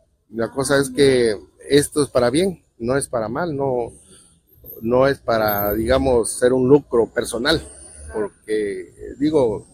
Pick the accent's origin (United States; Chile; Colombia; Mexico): Mexico; un orgullo para nosotros como mexicanos.